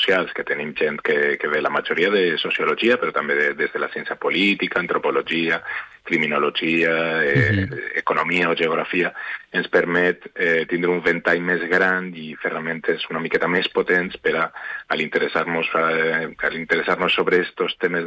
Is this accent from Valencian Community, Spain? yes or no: yes; Valencia, Valencian Community, Spain; born there; first language Spanish; Catalan is a second language; jo sóc nascut a València Ciutat, jo sóc castellano parlant, de a casa meva no es parlava valencià